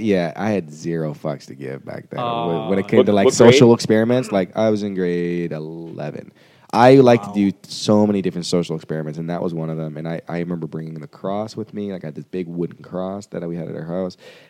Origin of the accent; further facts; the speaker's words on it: Jamaica; I'm a Jamaican.